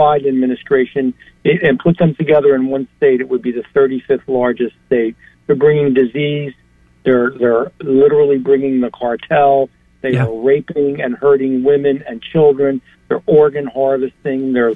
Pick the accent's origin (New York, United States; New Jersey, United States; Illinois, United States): New Jersey, United States; you don't know me. I'm from Jersey.